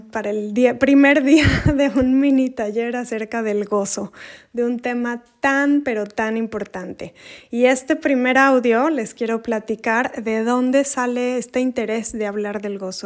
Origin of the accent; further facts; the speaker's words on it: Mexico; moved away as an adult; Yo soy de México, pero un buen día, de pronto nos íbamos a venir a vivir a Europa.